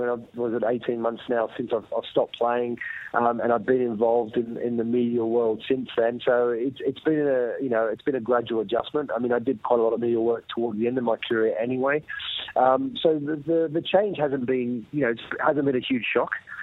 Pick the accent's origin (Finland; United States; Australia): Australia; what we need to do as Australian players, yes, we need to evolve, and the team has evolved